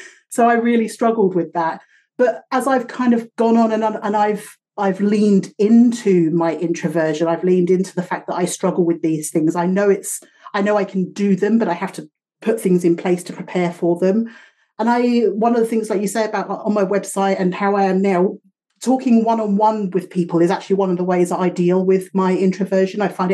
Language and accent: English; United Kingdom; now in Canada; I'm based in BC, but I am not from here originally, as you can probably tell by my accent. I've lived in Canada for the last 5 years, but I'm from the UK originally.